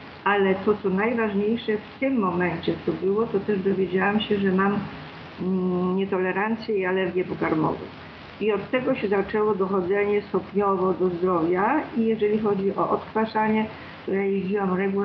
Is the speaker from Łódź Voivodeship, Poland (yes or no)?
no; Greater Poland Voivodeship, Poland; bo ja jestem z Wielkopolski